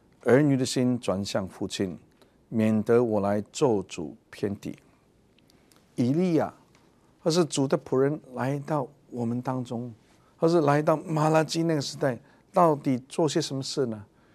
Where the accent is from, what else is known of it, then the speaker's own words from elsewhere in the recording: China; 尤其当我们看到我们中国人的文化，中国人的家庭，经常我们是用责备的方式，经常我们是用骂的方式表明我们的爱